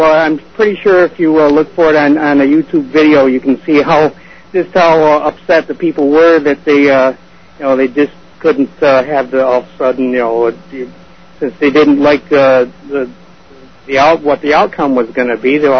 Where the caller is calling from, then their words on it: Johnstown, New York, United States; Yes, it is.